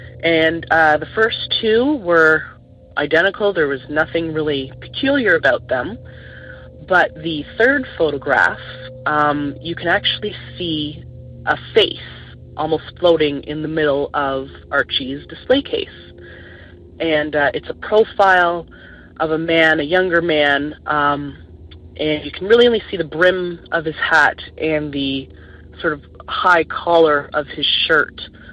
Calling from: Ontario, Canada; I'm calling from the Ottawa Valley in Ontario, Canada.

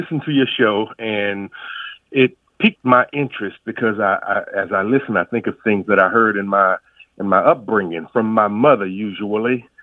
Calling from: Jacksonville, Florida, United States; Jacksonville, Florida.

